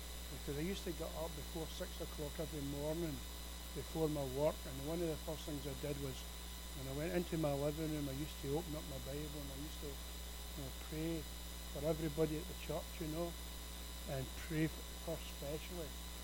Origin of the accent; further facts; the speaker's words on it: Scotland, United Kingdom; I'm British, a small B. I'm Scottish with a capital S.